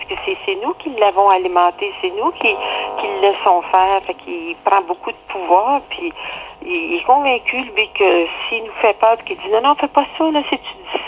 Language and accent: French; Quebec, Canada; je retourne chez moi au Québec, c'est ça.